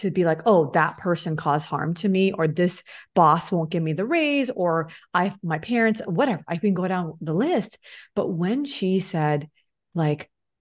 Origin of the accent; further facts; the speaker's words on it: Los Angeles, California, United States; as an educated woman born and brought up in the United States, Los Angeles, right? Pretty diverse, you would say